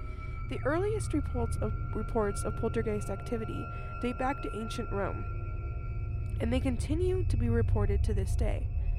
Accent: Canada; I'm from Canada, as you know, and you're way over there, which is awesome.

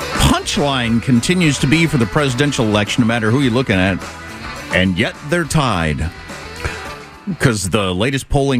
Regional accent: South Dakota, United States; I'm from South Dakota. She's my kind of Republican

